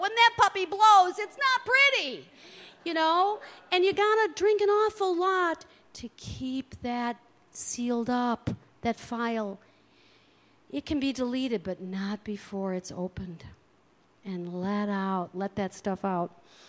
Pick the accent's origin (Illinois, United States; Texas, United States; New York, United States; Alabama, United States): Illinois, United States; Crystal Lake; I went to my first Unity service at a church in my hometown, Crystal Lake, in 1979.